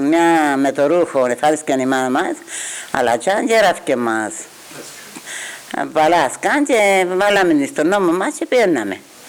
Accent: Karavas, Kyrenia District, Cyprus; Ναι, στον Καραβά.

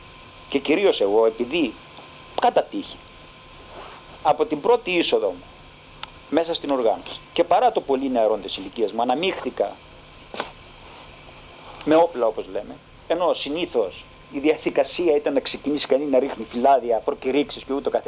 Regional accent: Cyprus; moved away as an adult; now in Greece; εγώ έφυγα από την Κύπρο το 60 σαν φοιτητής, το 65 παρέμεινα στην Αθήνα.

